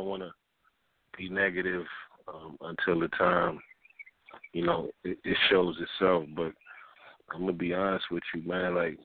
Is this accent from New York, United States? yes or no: no; East Orange, New Jersey, United States; I was always in East Orange or North, you know, growing up in Jersey.